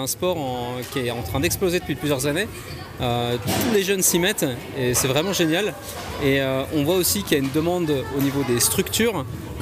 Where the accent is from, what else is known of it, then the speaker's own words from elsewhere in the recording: Blonay, Vaud, Switzerland; C'est la maison, ouais, j'ai grandi à Blonay, ouais.